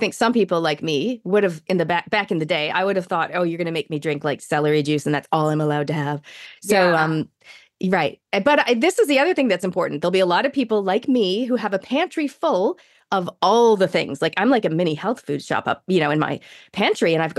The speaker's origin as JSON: {"language": "English", "country": "Canada", "tie": "born or raised there", "moved": "as an adult", "said": "cause I grew up in Canada till I was 23, and I was a runner back in the day"}